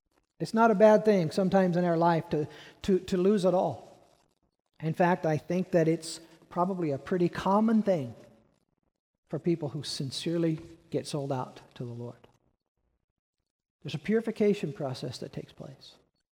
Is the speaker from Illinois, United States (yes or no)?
yes; Peoria, Illinois, United States; I grew up in Peoria, but this was back when Peoria was Mayberry, right?